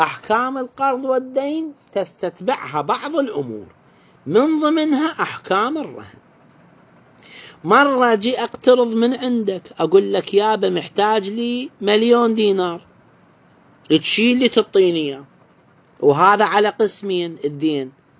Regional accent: Iraq; عندنا بالعراق

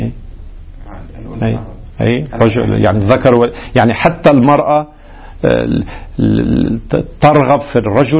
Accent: Lebanon; الان مثلا عندنا في لبنان

